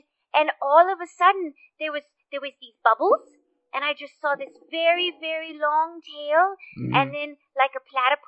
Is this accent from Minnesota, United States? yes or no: yes; Minnesota, United States; now in Wisconsin, United States; Well, I grew up in Minnesota, and then it got too cold there for me, so I've lived in Wisconsin for the last 5 years.